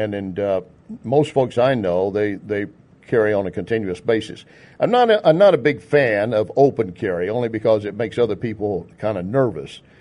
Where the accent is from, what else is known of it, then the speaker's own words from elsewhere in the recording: Texas, United States; born there; I said, I was born in Texas.